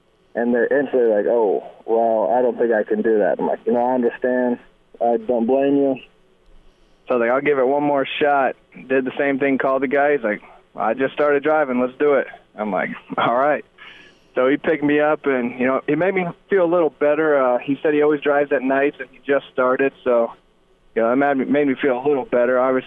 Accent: Nebraska, United States; It's kind of, you know, where I come from. And, you know, growing up in Nebraska, I feel that's how a lot of Nebraska guys are.

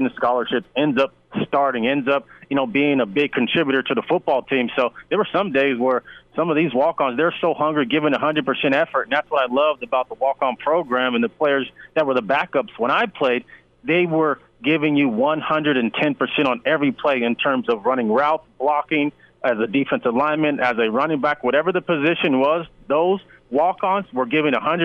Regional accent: Los Angeles, California, United States; Well, I come from Los Angeles, so when I got to Nebraska, I mean, the cold temperatures, once they dropped to about 50 degrees, I was already freezing.

